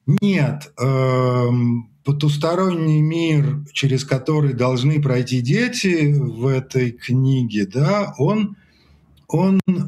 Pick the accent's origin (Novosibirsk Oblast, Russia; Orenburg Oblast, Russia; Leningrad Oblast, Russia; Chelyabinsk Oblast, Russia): Leningrad Oblast, Russia; Во-первых, я вырос на даче в Ингрии, да, ну, на Карельском перешейке, да, Ленинградская область. Во-вторых, дедушка мой был финном.